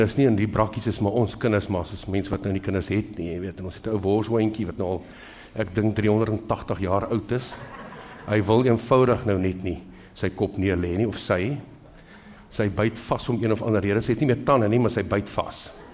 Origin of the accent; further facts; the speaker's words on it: Highveld, South Africa; ons het groot geword op die Hoofveld is jy eintlik gewoond aan hierdie type storms